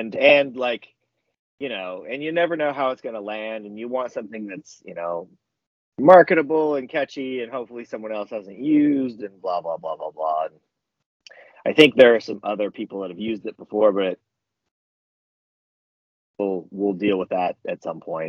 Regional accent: Portland, Oregon, United States; I'm born and raised in Portland, Oregon. Love it here.

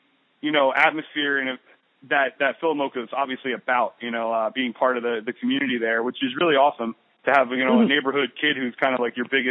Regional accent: New York, United States; I grew up in New York City suburbs, so I'm sure that's why it sounds familiar to me.

